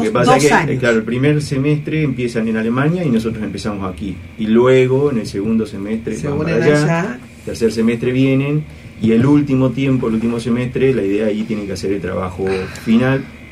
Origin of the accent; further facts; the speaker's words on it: Olavarría, Buenos Aires Province, Argentina; moved away as an adult; now in Tucumán, Argentina; Yo no soy de Tucumán, soy de Olavarría, de la provincia de Buenos Aires. Uh-huh. Vine aquí allá hace unos años, año 97, vine a hacer una maestría en estructura.